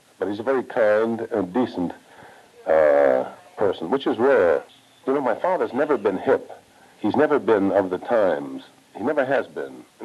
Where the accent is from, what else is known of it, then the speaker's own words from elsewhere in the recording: California, United States; born there; because I was born in California, and the pace in California is like 10 times as slow as when you hit New York.